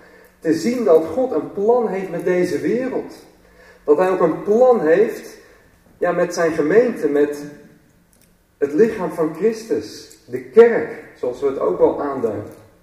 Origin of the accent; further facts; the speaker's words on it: Netherlands; Maar ik vergelijk het ook wel eens met dat wij vallen onder het koninkrijk van de Nederlanden. Wij zijn Nederlanders. Wij vallen niet onder het Verenigd Koninkrijk.